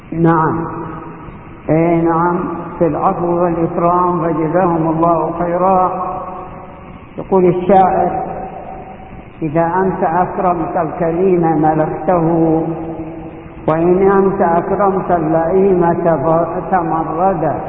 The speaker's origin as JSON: {"language": "Arabic", "country": "Yemen"}